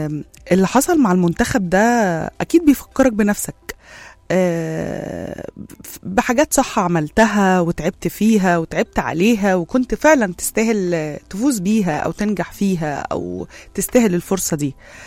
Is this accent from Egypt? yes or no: yes; Egypt; بس انا حاسة كمصرية